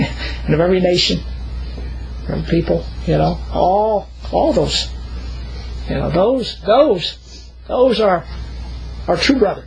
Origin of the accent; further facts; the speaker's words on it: the South, United States; I'm glad I'm a good old Southern boy. You know, I'm glad I'm Scot-Irish.